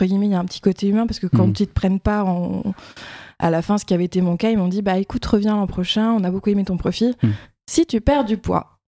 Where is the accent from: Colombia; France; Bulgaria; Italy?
France; Pessac, Nouvelle-Aquitaine; Alors, si on commence aux racines, moi je viens de Bordeaux